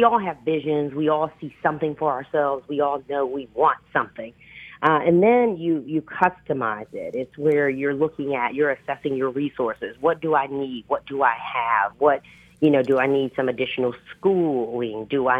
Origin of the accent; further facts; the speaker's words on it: Maryland, United States; I grew up in Prince George's County, and I am a huge fan